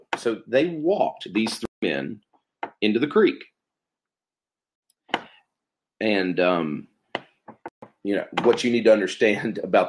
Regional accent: West Virginia, United States; John Brown wanted to attack a federal arsenal in what was at the time Virginia, but is now in my home state of West Virginia, called Harper's Ferry.

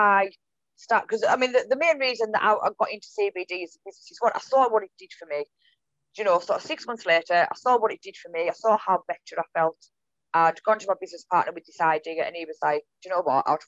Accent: Whitehaven, North West England, United Kingdom; he was actually from my hometown in Cumbria, in Whitehaven.

